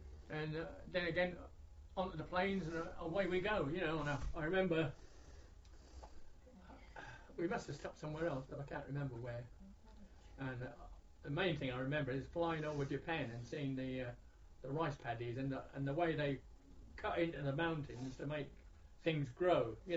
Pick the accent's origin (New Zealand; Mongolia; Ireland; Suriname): Ireland; And he said, he said, oh, you're Irish, are you? Oh, yeah, we're all Irish.